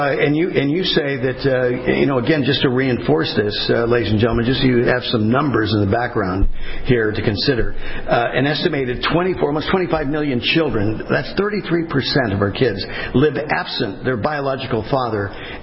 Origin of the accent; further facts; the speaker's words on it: California, United States; I'm from Southern California. I grew up.